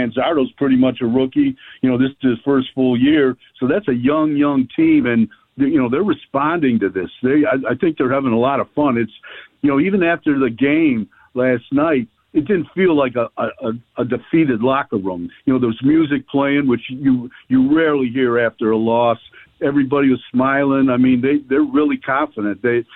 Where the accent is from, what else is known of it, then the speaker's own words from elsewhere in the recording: Cleveland, Ohio, United States; I'm born and raised in Cleveland